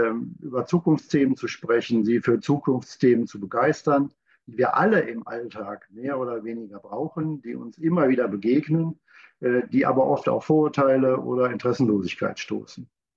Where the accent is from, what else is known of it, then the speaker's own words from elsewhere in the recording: Remscheid, North Rhine-Westphalia, Germany; Wir haben in Remscheid, ich komme aus Remscheid, haben so einen kleinen Coworking-Space